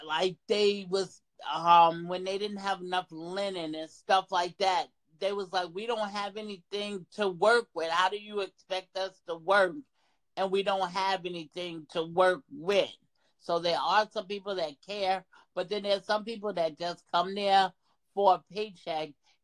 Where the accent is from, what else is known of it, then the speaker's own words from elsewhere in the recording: Long Island, New York, United States; also born or lived in Mississippi; I was born in Mississippi, but I've been in New York on Long Island since I was 3 years old.